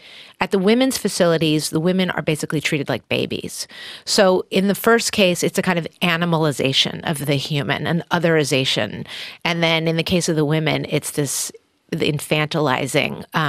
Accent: California, United States; And the way the state is geographically structured is, as a Californian, is interesting to me.

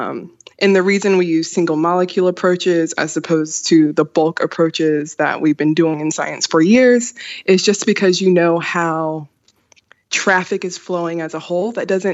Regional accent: United States; now in Wollongong, Australia; I'm American, and I am in the Van Oyen group here at UOW

